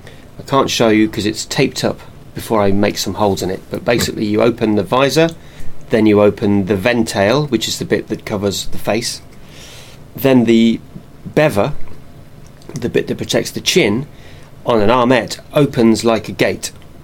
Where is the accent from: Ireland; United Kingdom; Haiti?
United Kingdom; Northampton, East Midlands; Never family from Birmingham, but I'm from Northampton. That's right, Daventry.